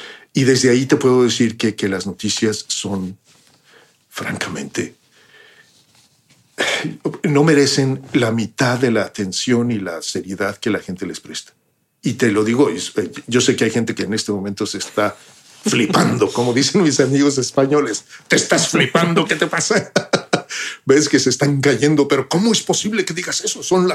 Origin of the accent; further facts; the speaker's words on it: Mexico; now in London, United Kingdom; Mi vida se ha enriquecido tanto de vivir acá. Y sigo siendo mexi